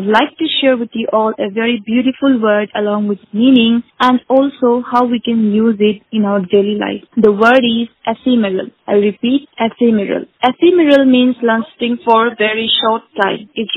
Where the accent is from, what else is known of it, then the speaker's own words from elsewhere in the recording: Rajasthan, India; I am a teacher from Rajasthan.